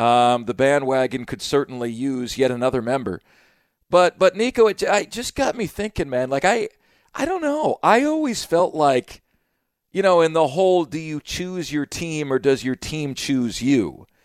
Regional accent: Syracuse, New York, United States; born there; because first of all, I was born in Syracuse.

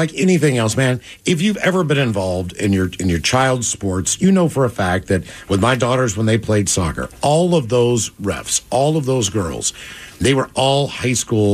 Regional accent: West Virginia, United States; But we see, again, we go to my home state of West Virginia.

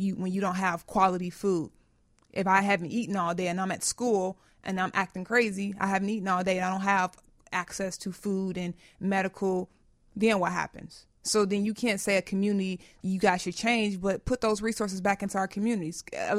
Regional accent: Inglewood, California, United States; I grew up in Inglewood, lifelong Inglewoodian on Morgan Street.

